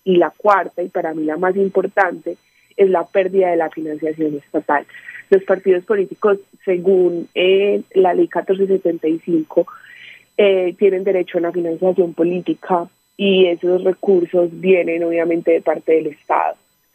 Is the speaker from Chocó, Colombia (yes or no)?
yes; Carmen de Atrato, Chocó, Colombia; also born or lived in Ciudad Bolívar; realmente vivo en el Carmen de Atrato desde hace 27 años. Nací en Ciudad Bolívar, Antioquia, que es un municipio al lado, pero por un accidente del tiempo. Pero soy oriunda del Carmen de Atrato. Es un municipio, el municipio más frío del Chocó